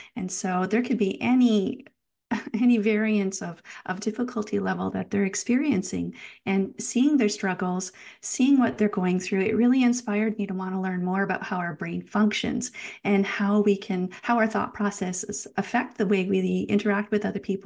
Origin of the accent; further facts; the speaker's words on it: Welland, Ontario, Canada; I grew up in a small town in southern Ontario, Canada, and it's the town of Welland. It's located 20 minutes from Niagara Falls. And growing up, I lived in a particular part of the city that is known as Frenchtown.